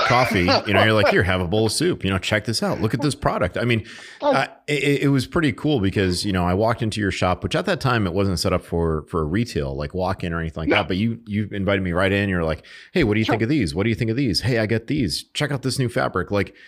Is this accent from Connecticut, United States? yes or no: yes; Bristol, Connecticut, United States; which happens to be in my hometown of Bristol, Connecticut.